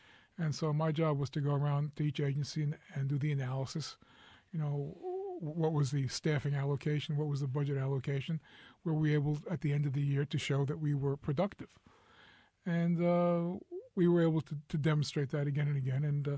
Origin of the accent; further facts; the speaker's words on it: Queens, New York, United States; Born and raised in Queens